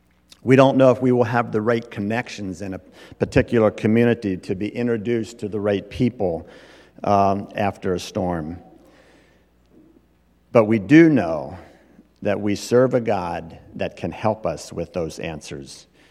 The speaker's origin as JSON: {"language": "English", "town": "Lancaster County", "region": "Pennsylvania", "country": "United States", "tie": "born or raised there", "said": "I remember growing up in Lancaster County, Pennsylvania. I was surrounded most of my life with folks in the Mennonite faith."}